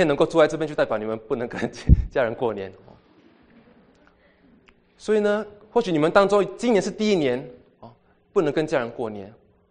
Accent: Singapore; 我自小就在新加坡长大，上个星期你们听到从香港来的牧师证道，一听就听得出他口音。今天从新加坡来的弟兄可能你们也听得出。

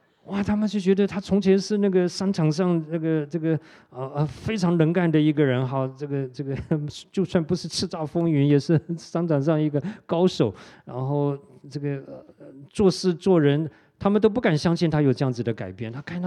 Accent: Taiwan; moved away as an adult; 因为我在台湾长大二十多年出来

